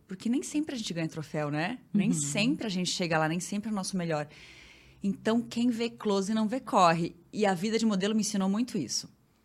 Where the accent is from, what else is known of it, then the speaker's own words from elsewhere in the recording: Araranguá, Santa Catarina, Brazil; Eu sou de Araranguá, Santa Catarina. Micro cidadezinha.